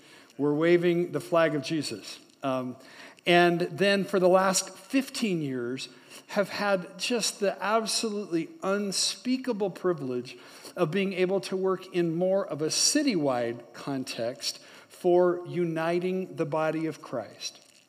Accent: Tucson, Arizona, United States; born there; I led a congregation in the Tucson area. I was born in Tucson.

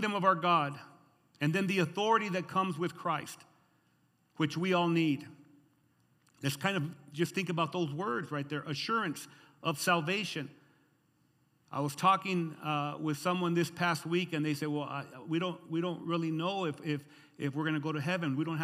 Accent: United States; I'm an American citizen, but greater than that, I'm a citizen of heaven.

